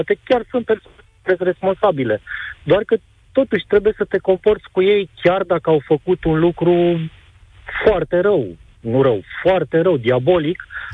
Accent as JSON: {"language": "Romanian", "country": "Romania", "said": "cu noi, cu românii"}